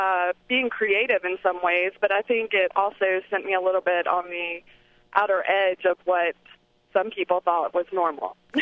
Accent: South Carolina, United States; I just wanted to make note that I grew up in South Carolina, and we're obviously not as fashion savvy as some of the faster growing states.

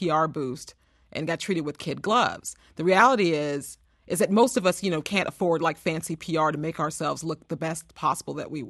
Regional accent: Missouri, United States; I'm from Missouri. I've met many of those people.

